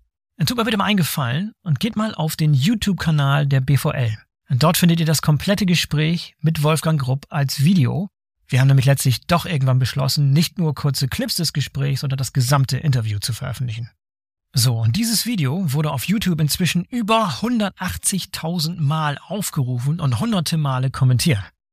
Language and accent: German; Northern Germany, Germany; ich komme ja auch aus dem Norden.